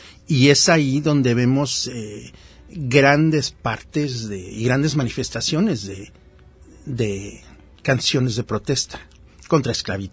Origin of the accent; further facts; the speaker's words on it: Mexico; a mí la parte interesante de la canción de protesta es que siendo mexicanos, siendo latinoamericanos, pues es muy fácil asociarla directamente con el movimiento de protesta